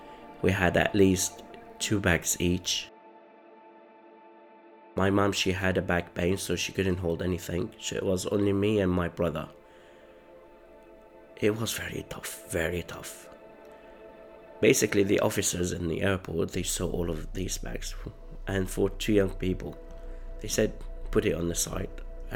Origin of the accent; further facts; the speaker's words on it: Damascus, Damascus Governorate, Syria; now in United Kingdom; I came from Syria, Damascus. I mean, my childhood was all based in Damascus. I never left Damascus before 2013.